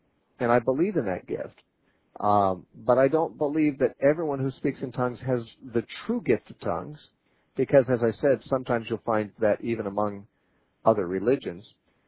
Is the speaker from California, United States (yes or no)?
yes; Santa Cruz, California, United States; calling from Santa Cruz, California, my hometown.